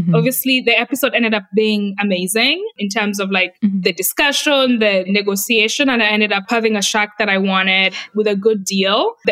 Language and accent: English; Kenya; I'm coming from Kenya and our culture is very reserved, and especially for women, we're very reserved.